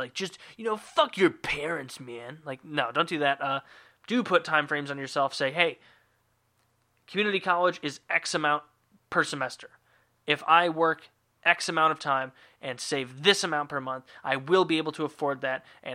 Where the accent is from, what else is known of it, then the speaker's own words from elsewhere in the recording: United States; now in Edmonton, Canada; Also, I'm an American living in Edmonton, so I cheer for the Oilers